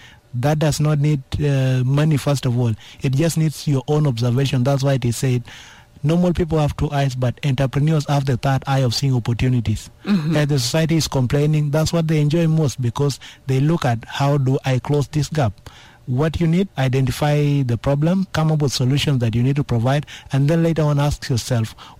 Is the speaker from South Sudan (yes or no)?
yes; South Sudan; English is a second language; With all the 36 million livestock that we have in South Sudan, still we're importing cows from Uganda to come and slaughter and eat in Juba.